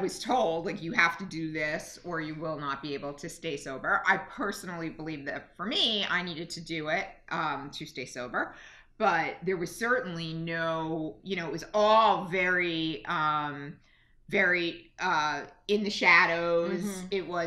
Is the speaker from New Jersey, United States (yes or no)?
yes; New Jersey, United States; I grew up in Jersey.